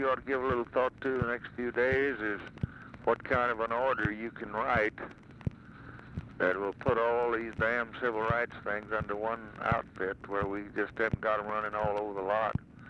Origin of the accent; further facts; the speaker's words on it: the South, United States; But I'm just a Southerner, it won't do it.